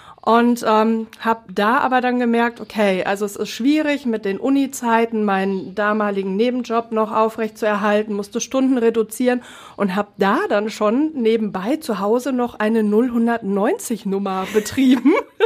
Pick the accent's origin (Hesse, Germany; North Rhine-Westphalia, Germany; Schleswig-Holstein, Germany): North Rhine-Westphalia, Germany; Bochum; also born or lived in Marl; Oh, aufgewachsen auch in verschiedenen Städten des Ruhrgebietes. Zunächst in Bochum und danach sind wir in eine kleine Stadt verzogen, nach Mahl.